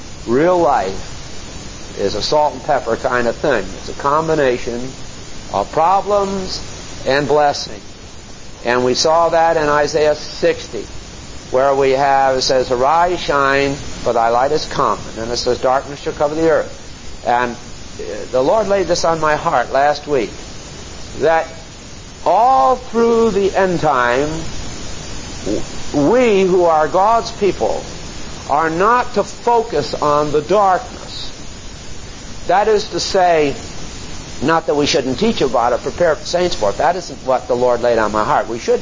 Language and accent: English; West Haven, Connecticut, United States; It was not like where I was raised in West Haven, Connecticut.